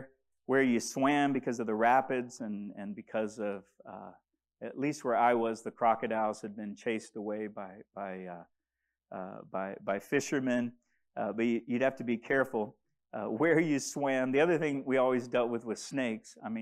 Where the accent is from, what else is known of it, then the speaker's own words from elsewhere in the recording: DR Congo; The Congo is beautiful. I grew up swimming in rivers, playing in waterfalls. I grew up in a remote area when I was younger, but then we went to the capital city.